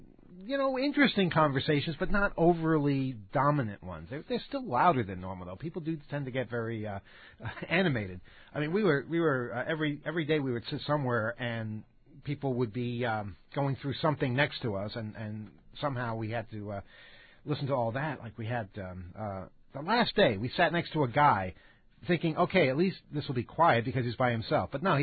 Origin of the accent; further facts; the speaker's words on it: New York, United States; You know, we're from New York. We don't care.